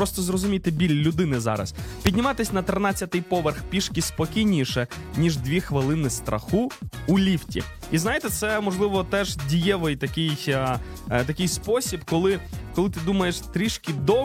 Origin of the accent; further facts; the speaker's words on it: Chernivtsi, Chernivtsi Oblast, Ukraine; Я собі один раз з хлопцями, ми з Чернівців поїхали у Львів на один день в аквапарк.